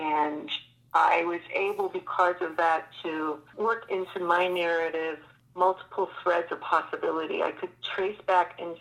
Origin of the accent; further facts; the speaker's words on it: Maine, United States; my own childhood growing up in Maine, because I was very intimately familiar with the kind of weather that they would have had with the snow.